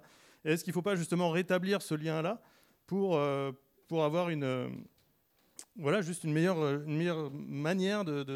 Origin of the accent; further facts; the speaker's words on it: Cergy, Île-de-France, France; Parce que je me souviens, j'ai grandi à Cergy